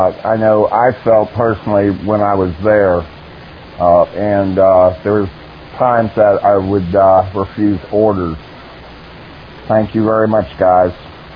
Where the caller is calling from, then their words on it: Pittsburgh, Pennsylvania, United States; from Pittsburgh.